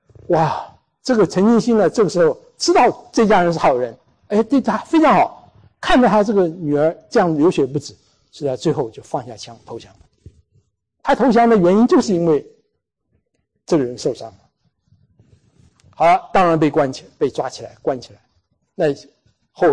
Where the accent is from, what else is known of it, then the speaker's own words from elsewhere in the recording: Taiwan; 我是台湾来的，这里台湾来的人大概不多哈